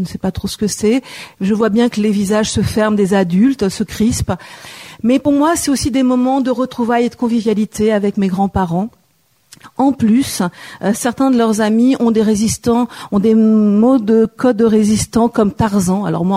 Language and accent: French; Lille, Hauts-de-France, France; born there; je suis à l'autre bout de la France, Hervé, puisque moi, je suis née à Lille en 74. J'ai toute une famille catalane par mon papa qui sont des résistants et résistantes communistes dans les Pyrénées-Orientales.